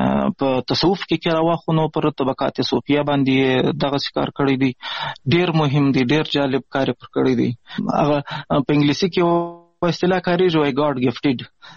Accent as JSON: {"language": "Pashto", "town": "Pishin", "region": "Balochistan", "country": "Pakistan", "tie": "born or raised there", "also_born_or_lived": "Ghazni, Afghanistan", "said": "د افغانستان د غزنی ولایت اوسېدونکی یم. د مهاجرت شپې ورځې په پاکستان کې تیروم. په پاکستان کې زیږیدلی یم. د کوټې سره نږدې پښین ښار ګوټی ورته وایي، په دې پښین ښار کې اوسېږم."}